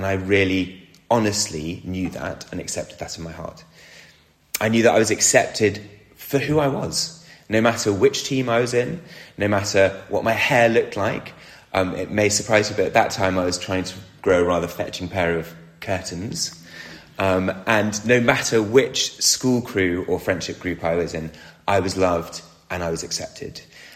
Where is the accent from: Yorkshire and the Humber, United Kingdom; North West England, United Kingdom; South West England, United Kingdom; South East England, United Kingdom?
South East England, United Kingdom; Oxford; I grew up in Oxford